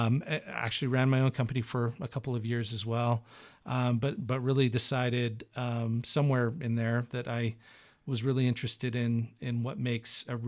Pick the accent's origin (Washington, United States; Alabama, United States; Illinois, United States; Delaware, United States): Washington, United States; Redmond; I'm from Seattle area. Yeah. Actually, for those who know the Seattle area, I'm from east of Seattle, a town called Sammamish.